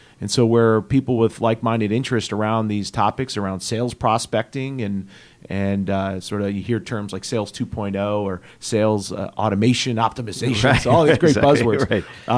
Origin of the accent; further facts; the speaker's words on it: Norwalk, United States; born there; I was born in Norwalk.